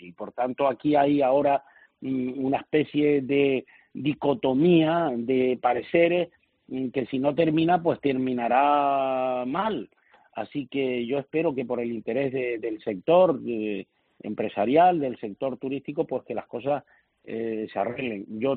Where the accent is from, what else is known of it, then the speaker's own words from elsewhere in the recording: Canary Islands, Spain; los canarios somos españoles